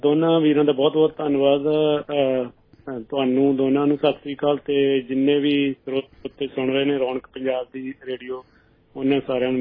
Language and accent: Punjabi; Bhammipura, Punjab, India; now in Surrey, Canada; ਮੇਰਾ ਪਿੰਡ ਹੈਗਾ ਭੰਮੀਪੁਰਾ ਇਹ ਜਗਰਾਉਂ ਦੇ ਕੋਲੇ ਪੈਂਦਾ ਲੁਧਿਆਣੇ ਜ਼ਿਲ੍ਹੇ ਦੇ ਵਿਚ